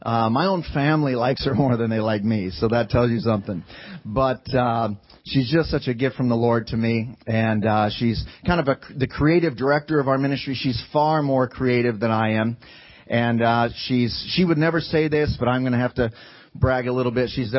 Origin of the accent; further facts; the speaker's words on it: Springfield, Missouri, United States; In Greene County, where I grew up in Springfield, Missouri, the national headquarters of the Assemblies of God is number one meth producing county in the state